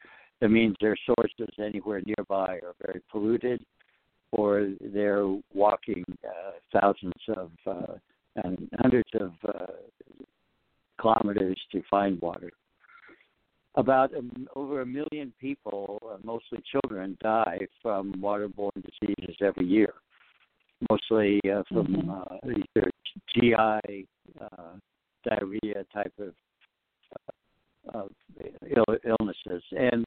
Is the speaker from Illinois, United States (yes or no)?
no; Seattle, Washington, United States; Well, I grew up in Seattle, the Pacific Northwest, where there's a lot of water.